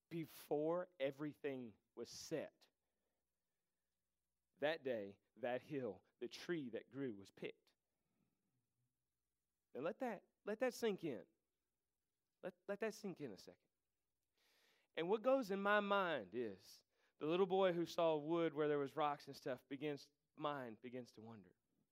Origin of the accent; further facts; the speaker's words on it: Macon, North Carolina, United States; And I grew up in Macon, North Carolina, which meant I had to have an imagination because there were no people or anything else around.